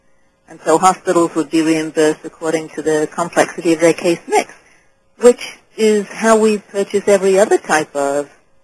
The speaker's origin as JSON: {"language": "English", "region": "England", "country": "United Kingdom", "tie": "born or raised there", "accent": "British", "moved": "as an adult", "lives_now": "United States", "said": "I grew up in England and then came to college in this country."}